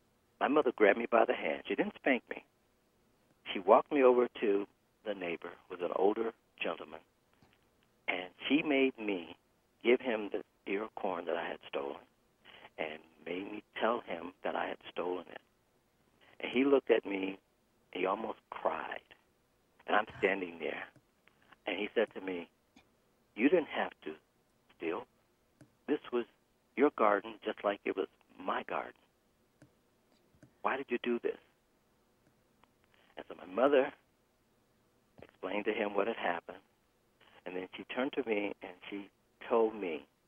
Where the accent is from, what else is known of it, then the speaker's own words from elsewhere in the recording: Detroit, Michigan, United States; Grand Central for everyone that my parents knew from their hometown that came up to Detroit. I'm born and raised in Detroit. They were from Southern Illinois.